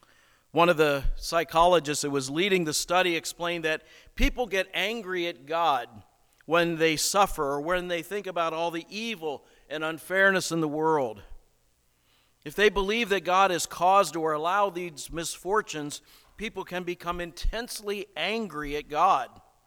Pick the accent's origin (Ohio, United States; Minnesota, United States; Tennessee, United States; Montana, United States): Ohio, United States; Akron; There's one site from Case Western Reserve University, not far from where I grew up in Akron, Ohio.